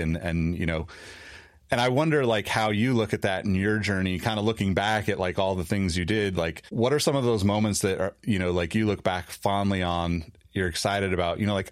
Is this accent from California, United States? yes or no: yes; California, United States; growing up in California for the most part, I moved around a lot, but like always had family here.